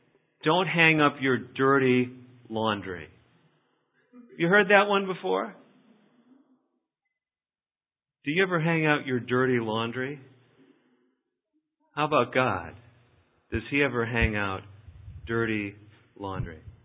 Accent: Chicago, Illinois, United States; I was struck by something I don't remember from my days growing up in Chicago.

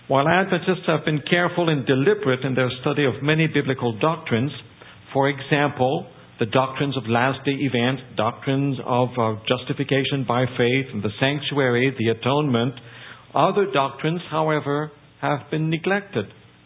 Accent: Quebec, Canada; accent: French-Canadian; Before that, I was a pastor in Canada. But what part of Canada? The French part. So that's my accent. I'm a French-Canadian

